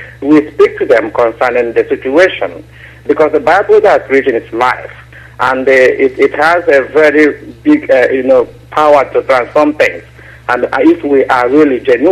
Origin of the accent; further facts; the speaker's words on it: Ihe Mbano, Imo, Nigeria; Yes, I am from Igbo land, from Ihe Mbano.